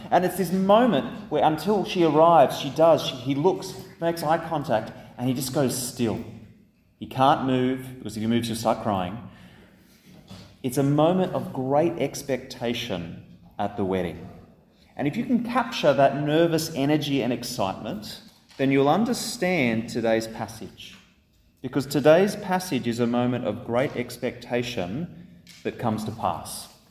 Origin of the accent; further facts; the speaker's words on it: Sydney, New South Wales, Australia; I'm actually originally from Sydney. I had the privilege of going back in January for my sister-in-law's wedding.